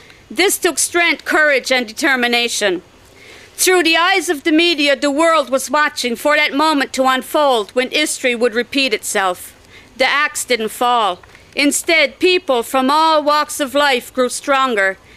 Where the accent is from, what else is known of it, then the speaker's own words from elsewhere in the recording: Atlantic Canada, Canada; I come from the Mi'kmaq Nation and I'm of the Bear Clan.